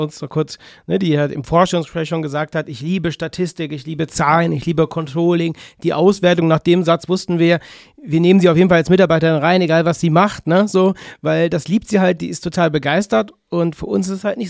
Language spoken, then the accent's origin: German; North Rhine-Westphalia, Germany; Bei uns im Rheinland